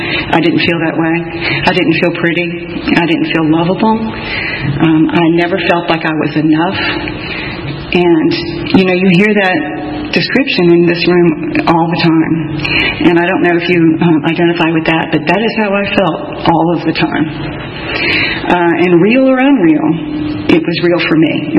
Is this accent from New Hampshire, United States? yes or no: no; Memphis, Tennessee, United States; I was born in Memphis, Tennessee, about a mile from … And it was really an idyllic early childhood.